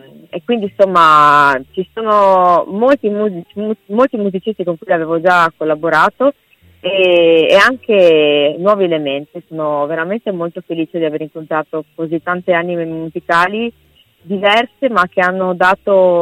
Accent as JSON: {"language": "Italian", "town": "Venice", "region": "Veneto", "country": "Italy", "said": "a Marghera, nelle mie parti, sono veneziana appunto."}